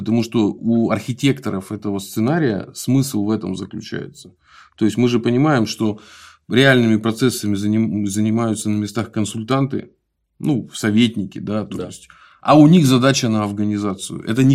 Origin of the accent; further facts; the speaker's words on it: Belarus; У нас, у белорусов.